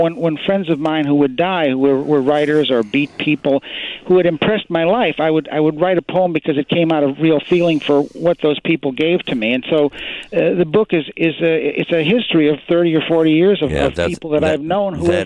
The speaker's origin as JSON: {"language": "English", "town": "Lyons", "region": "Illinois", "country": "United States", "tie": "born or raised there", "said": "I grew up out in Lyons. My mother's people were Czech immigrants from Czechoslovakia. My father's people were Sicilian immigrants from Sicily."}